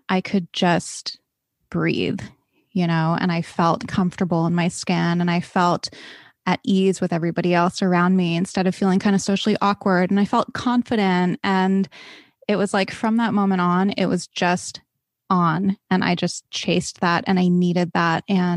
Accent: East Coast, United States; You know, I grew up on the East Coast. I went to private school. My dad was a doctor.

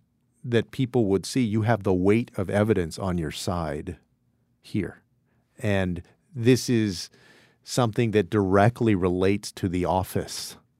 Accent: Texas, United States; the 38 electoral votes of my home state of Texas.

